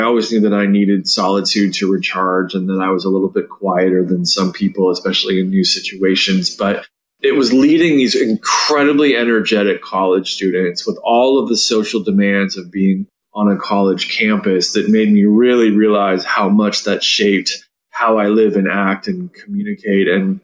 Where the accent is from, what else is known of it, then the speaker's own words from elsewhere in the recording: Seattle, Washington, United States; I have an aunt and cousins that I grew up in Seattle, and we all grew up we're all in Seattle.